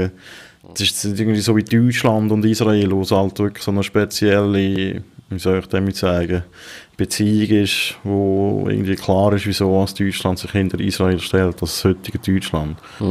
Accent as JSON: {"language": "German", "country": "Switzerland"}